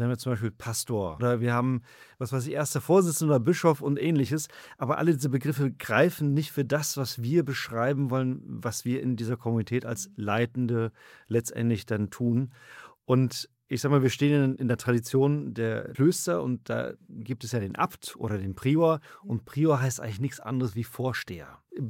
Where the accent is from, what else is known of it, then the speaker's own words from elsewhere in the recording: South Africa; moved away as an adult; now in Germany; Jahrgang 76, das ist ja so eine Kennziffer, mit der man in der Regel anfängt. Aufgewachsen in Südafrika, schon mit 19 in der OJC gewesen, damals direkt frisch aus Südafrika.